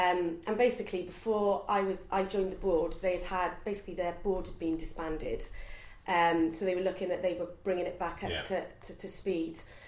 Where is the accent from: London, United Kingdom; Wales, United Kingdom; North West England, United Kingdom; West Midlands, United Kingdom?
Wales, United Kingdom; Cardiff; So I was brought up in Cardiff, in Llanishan.